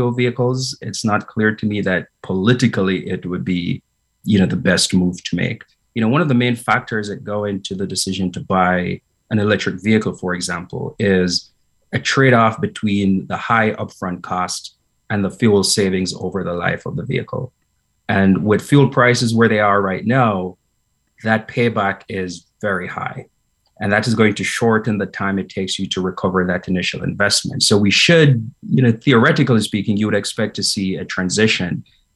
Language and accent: English; Jamaica; I might just mention, I'm from Jamaica